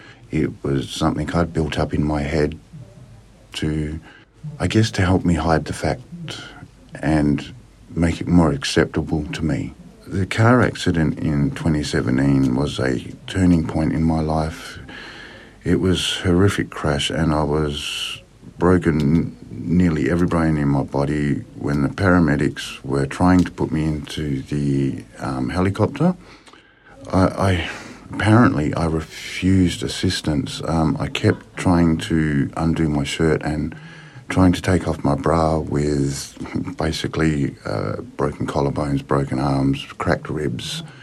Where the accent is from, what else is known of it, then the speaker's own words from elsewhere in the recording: Kalgoorlie, Western Australia, Australia; I grew up in Kalgoorlie with two younger brothers and one sister. When we were 10 years old, we moved to Perth, which was a real big culture shock, moving from a small Kalgoorlie country at the time to a larger city.